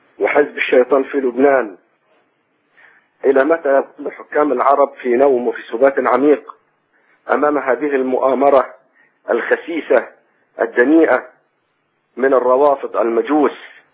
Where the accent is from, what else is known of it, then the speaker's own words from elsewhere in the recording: Egypt; now in Saudi Arabia; أنا أخوكم مصري مقيم في السعودية.